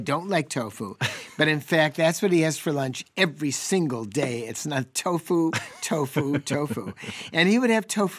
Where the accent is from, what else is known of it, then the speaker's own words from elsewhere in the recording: Wisconsin, United States; And whether or not we're addicted to cheese, I'm from the Dairy State. This addiction powers our economy.